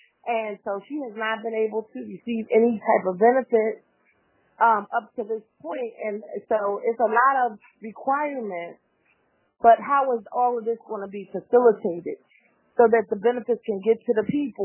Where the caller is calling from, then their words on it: Philadelphia, Pennsylvania, United States; I'm from Philadelphia.